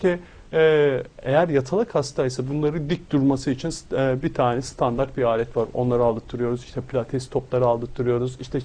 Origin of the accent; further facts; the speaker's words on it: Erzurum, Turkey; Ondan önceki hafta Erzurum'daydım. Memleketim de orası benim.